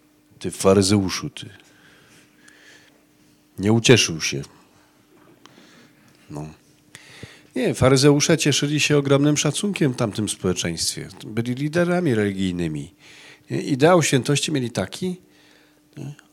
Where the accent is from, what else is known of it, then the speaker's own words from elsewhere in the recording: Kraków, Lesser Poland, Poland; born there; ja mam w sobie pół krwi góralskiej, ale... Urodziłem się już w Krakowie